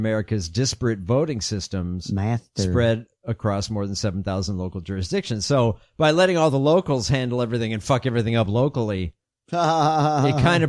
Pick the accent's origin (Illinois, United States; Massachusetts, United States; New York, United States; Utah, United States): Illinois, United States; In July 2016, in Illinois, my home state.